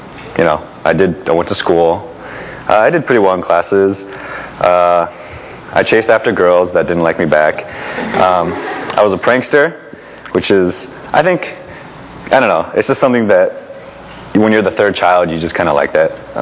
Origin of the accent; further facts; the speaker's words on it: Fremont, California, United States; Who am I? … I'm from Fremont. I grew up in an Asian household.